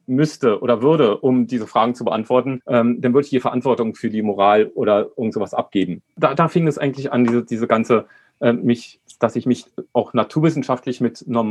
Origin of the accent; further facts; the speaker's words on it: Spandau, Berlin, Germany; aufgewachsen bin ich in Spandau bei meiner alleinerziehenden Mutter